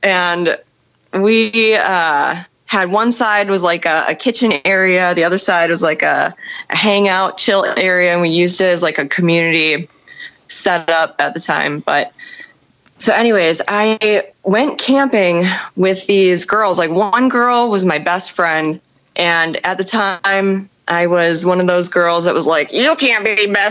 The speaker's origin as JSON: {"language": "English", "region": "Midwest", "country": "United States", "said": "And I'm originally from the Midwest, and we would drive to different Midwestern states."}